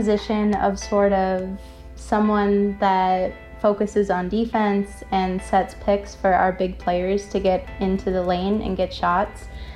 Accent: Minnesota, United States; I'm originally from Minnesota and I was from a really small town

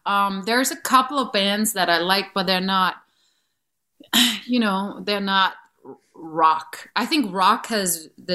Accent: Copenhagen, Capital Region of Denmark, Denmark; English is a second language; I grew up in Denmark, Christiania, you know, where, and I lost so many friends to drugs.

